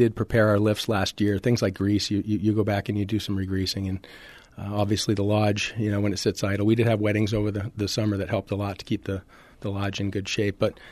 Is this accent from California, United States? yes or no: no; Maine, United States; Yeah, I came all the way from Maine, actually.